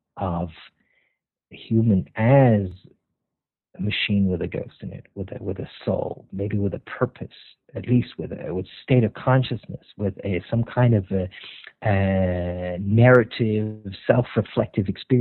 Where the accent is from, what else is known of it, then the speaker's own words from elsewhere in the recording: Amsterdam, North Holland, Netherlands; I'm originally from Amsterdam, so I'm very fond of that city.